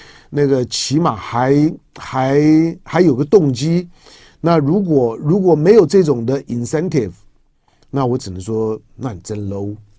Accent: Taiwan; 我是在台湾土生土长的

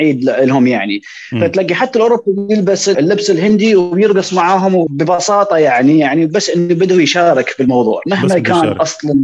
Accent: Iraq; إحنا بالنسبة لنا كعراقيين الرقص بالنسبة لنا شيء كثير مهم

